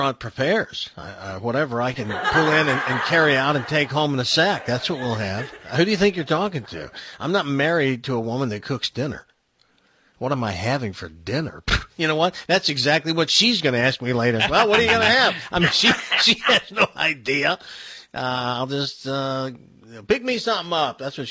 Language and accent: English; Tennessee, United States; I know that's kind of horrible since I grew up in Tennessee as a hillbilly